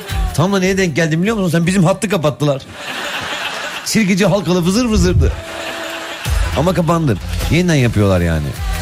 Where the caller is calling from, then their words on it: France; Ben de şu anda 15 Şubat 2012 doğumluyum.